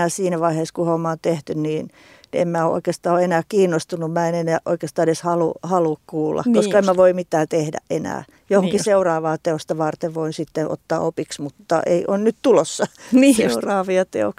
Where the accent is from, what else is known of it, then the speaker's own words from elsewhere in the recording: Lemi, South Karelia, Finland; mä oon itse syntyisin kansakoulusta, kahden opettaja, mun vanhemmat oli opettajia, että Lemiltä kahdesta, yhdessä koulussa asuttiin ja sitten muutettiin toiseen kouluun, hirsirakenteeseen kyläkouluun